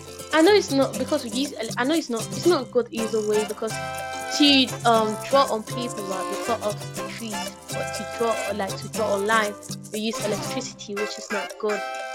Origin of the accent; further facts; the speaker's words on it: Nigeria; let's use Nigeria, my home country.